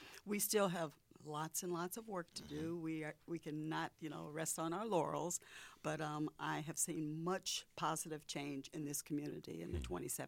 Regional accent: Hammond, Indiana, United States; now in Kenosha, United States; I came here from Indiana. And I came from a community right outside of Chicago called Hammond, Indiana, and it was a very diverse community.

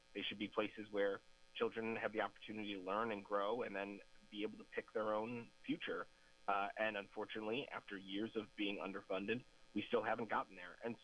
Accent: Kenosha, Wisconsin, United States; I love my hometown. I love Kenosha.

